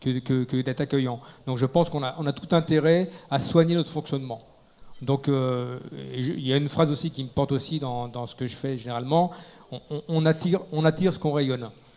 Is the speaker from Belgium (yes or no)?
no; France; l'identité que on n'arrive pas à reconnaître nous-mêmes en tant que Français, elle nous écrase.